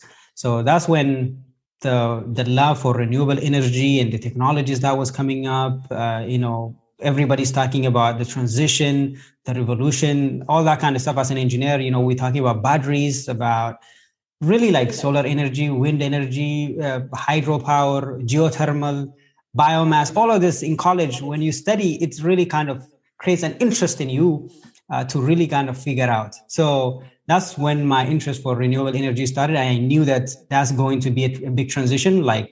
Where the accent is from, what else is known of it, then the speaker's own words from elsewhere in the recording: Nekemte, Oromia, Ethiopia; now in United States; I was born in East Africa, Ethiopia, west side. It's called Oromia region in Nekam City. It's a very rural area.